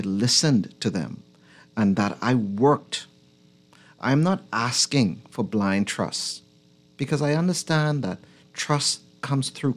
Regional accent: Georgia, United States; But I grew up on Cowpen Road with my Auntie Patsy.

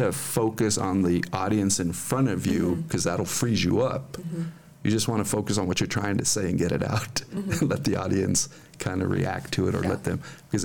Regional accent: Alamosa, Colorado, United States; So it's an interesting perspective to reintroduce myself and have my hometown reintroduce itself to me after 30 some years and not really paying attention too much.

